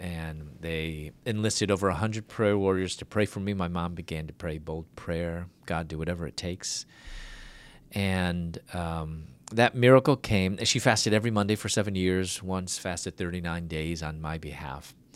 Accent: Chicago, Illinois, United States; I'm originally from Chicago, and then at that time, I was going to dental school.

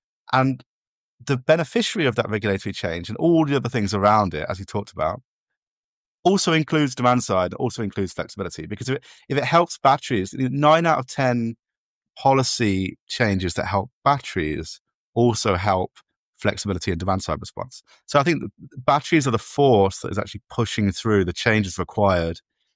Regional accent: England, United Kingdom; now in United States; since being an Englishman in America

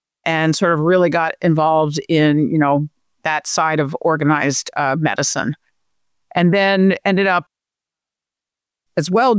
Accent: New York, United States; So I grew up actually on Long Island outside of New York City.

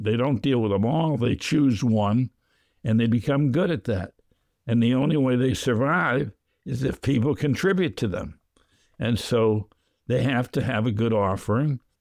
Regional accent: Massachusetts, United States; now in Philadelphia, United States; I lived in a community I loved, Philadelphia. I emigrated there from Massachusetts, fell in love with Philadelphia

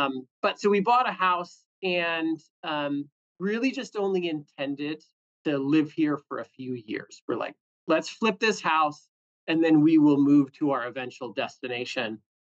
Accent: Sioux Falls, South Dakota, United States; I grew up in just outside of Sioux Falls, South Dakota.

